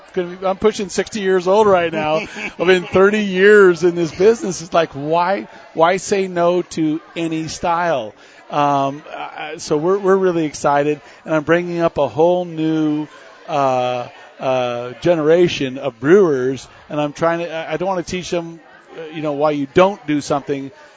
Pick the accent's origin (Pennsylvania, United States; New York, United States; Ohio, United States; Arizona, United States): Arizona, United States; Tucson; I'm from Tucson.